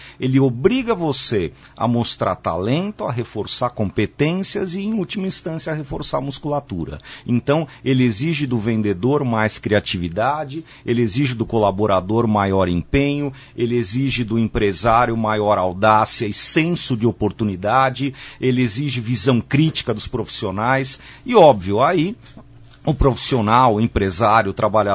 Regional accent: Brazil; a gente espera, como brasileiros, como cidadãos

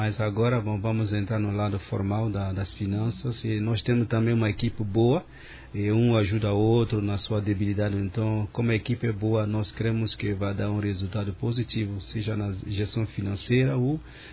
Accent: Burkina Faso; now in Maringá, Brazil; de Burkina Faso. Estou aqui em Maringá há 3 anos.

